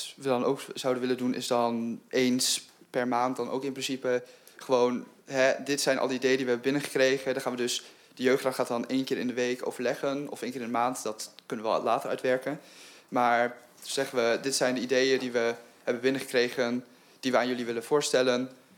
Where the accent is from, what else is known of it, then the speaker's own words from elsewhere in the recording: Enschede, Overijssel, Netherlands; Ik ben geboren en getogen in de Maten van Trapel.